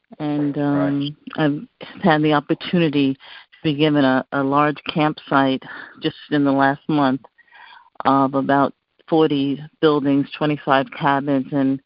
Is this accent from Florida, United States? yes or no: no; New York City, New York, United States; I'm from Harlem, New York.